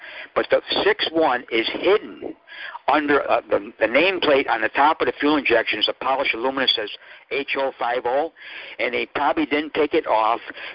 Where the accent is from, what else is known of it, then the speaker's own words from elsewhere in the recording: New York, United States; And you have to remember, I'm from New York State. I'm not domiciled there.